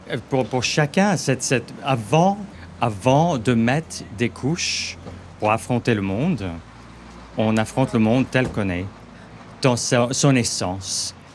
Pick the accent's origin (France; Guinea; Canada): Canada; Oui, Canada.